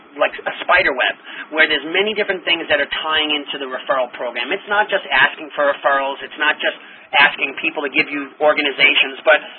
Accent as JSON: {"language": "English", "town": "West Islip", "region": "New York", "country": "United States", "said": "I don't know how true it is. But it's said in West Islip, in the East Islip School District where I live, I actually came from West Islip"}